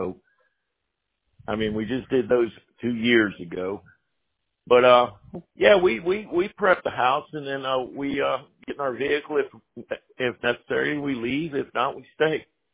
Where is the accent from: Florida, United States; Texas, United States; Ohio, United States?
Florida, United States; Tampa; born there; I was born in 1958 in Tampa, Florida